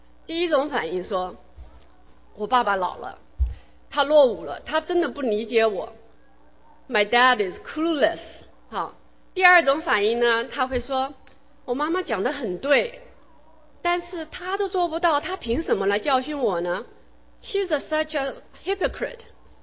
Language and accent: Chinese; China; 那我们作为中国人的父母呢